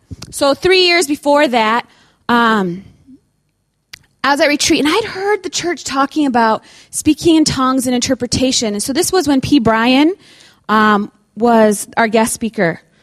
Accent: United States; and I can say that because I'm American

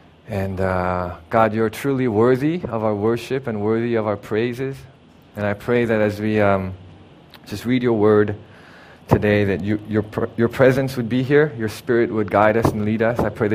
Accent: South Korea; when I was growing up in Korea, one of the things that I used to love doing was just reading.

